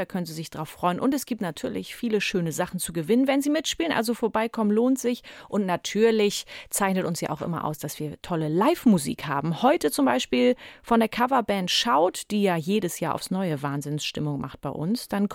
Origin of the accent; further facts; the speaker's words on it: Hamburg, Germany; born there; Da kriege ich selbst als gebürtige Hamburgerin immer noch eine Gänsehaut.